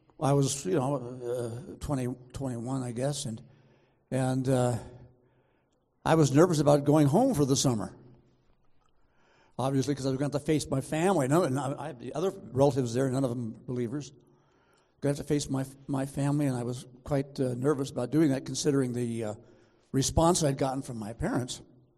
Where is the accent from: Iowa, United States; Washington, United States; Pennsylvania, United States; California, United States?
California, United States; I'm from California originally, and went to college for my bachelor's degree in Rochester, New York, the University of Rochester.